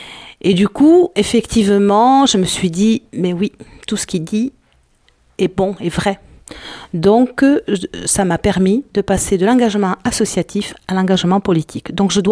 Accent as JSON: {"language": "French", "town": "Mirande", "region": "Occitanie", "country": "France", "tie": "born or raised there", "also_born_or_lived": "Toulouse", "said": "je suis née à Mirande. J'ai fait ma scolarité à Mirande jusqu'au lycée. Ensuite, je suis partie à Toulouse pour faire des études de droit et des études hispano-américaines."}